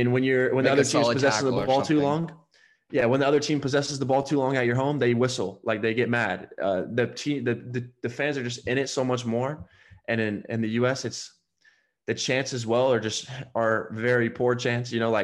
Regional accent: Alabama, United States; I mean, I came from Alabama.

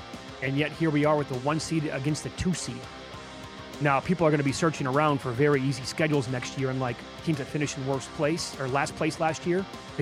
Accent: Midwest, United States; I'm from the Midwest, so that's all I grew up in.

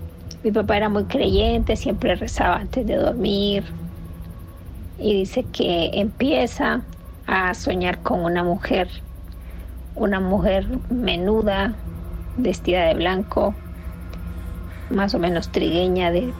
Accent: Nicaragua; Somos de Nicaragua y esa es la costumbre de allá, porque es un país que por lo general es caluroso

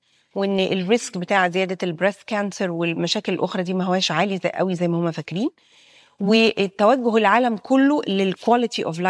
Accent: Egypt; ده وصل عندنا في مصر ان احنا كاطباء

